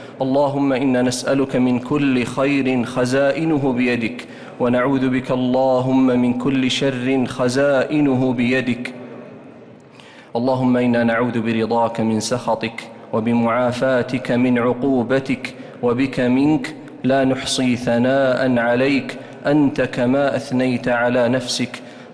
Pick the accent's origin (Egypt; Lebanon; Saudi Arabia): Saudi Arabia; اللهم اجعل بلادنا المملكة العربية السعودية بلاد خير وبركة